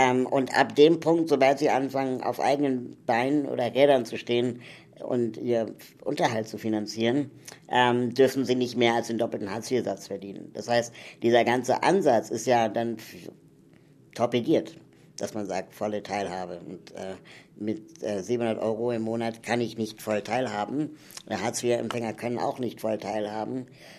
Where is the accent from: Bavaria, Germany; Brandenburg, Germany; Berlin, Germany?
Berlin, Germany; ich komme aus Berlin, bin 33 Jahre alt